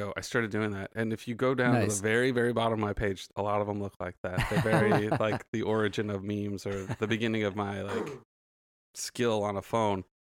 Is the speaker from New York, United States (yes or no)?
no; Saugus, California, United States; So I'm originally from Santa Clarita.